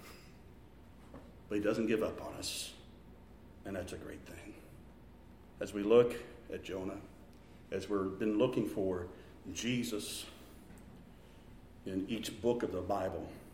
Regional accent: Decatur, Illinois, United States; My hometown of Decatur, Illinois, I can remember going there as a kid.

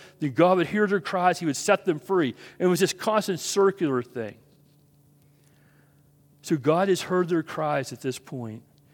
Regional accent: West Virginia, United States; One of my best buddies named Ryan, you know, and he lives out in Kansas City. We grew up together in West Virginia.

